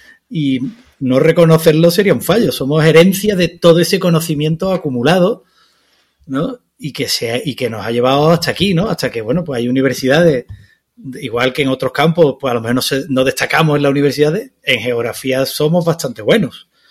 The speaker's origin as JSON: {"language": "Spanish", "town": "Seville", "region": "Andalusia", "country": "Spain", "said": "mira, yo soy de Sevilla, ¿no?"}